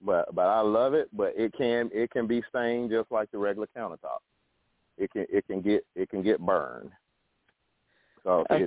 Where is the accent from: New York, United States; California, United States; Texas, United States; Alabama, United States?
Alabama, United States; Well, you know, I'm from Alabama, so I like the country feel anyway.